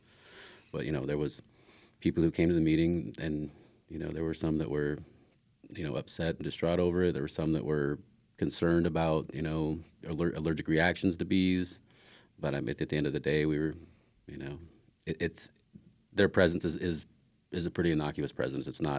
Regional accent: Oregon, United States; me growing up in the Rogue Valley, you know, there hasn't really been a lot of representation for the youth.

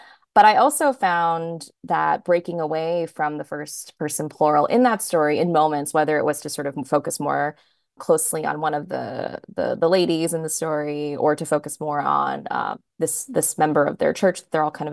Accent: New Jersey, United States; also born or lived in New York City; I'm from New Jersey myself. I was actually born in New York City originally, and then my parents moved us to the suburbs of New Jersey when I was really young.

